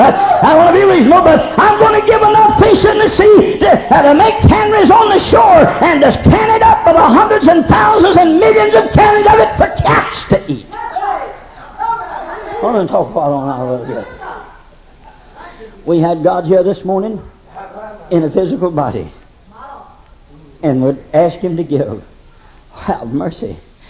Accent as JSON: {"language": "English", "country": "United States", "said": "I'm an Indian man, and when the Indians passed away, they close mouths"}